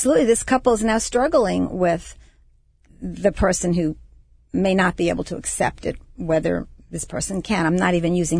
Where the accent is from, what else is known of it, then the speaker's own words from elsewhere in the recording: Long Island, New York, United States; I'm a New Yorker. I'm from Long Island, New York. I'm married to a Southerner.